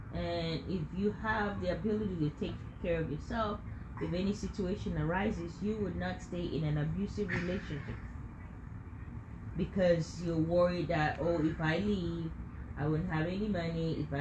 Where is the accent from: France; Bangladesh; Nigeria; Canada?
Nigeria; Growing up in Nigeria